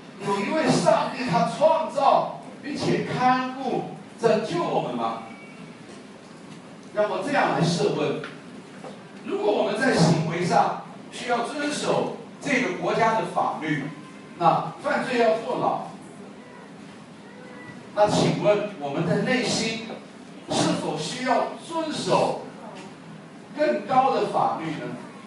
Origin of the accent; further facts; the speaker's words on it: China; 如果你是像我一样从小在80年代红旗下长大的话